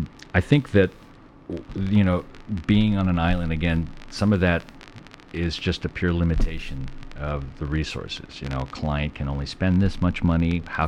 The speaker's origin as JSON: {"language": "English", "town": "Brooklyn", "region": "New York", "country": "United States", "said": "I'm from Brooklyn, so, you know, I'm a transplant."}